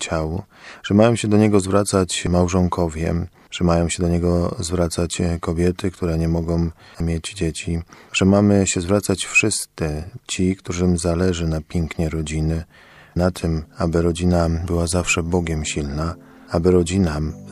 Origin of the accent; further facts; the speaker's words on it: Kalisz, Greater Poland Voivodeship, Poland; jak powiedziałem, że jestem z Kalisza